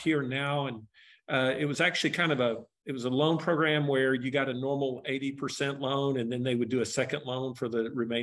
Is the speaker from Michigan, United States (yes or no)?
no; Texas, United States; moved away; and I'm from Texas where all of the houses were like half the price of these Colorado houses.